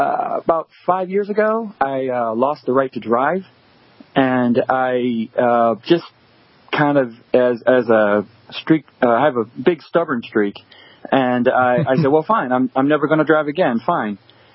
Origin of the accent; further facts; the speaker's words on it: Sebastian, Florida, United States; Yes, East Coast, a little town called Sebastian.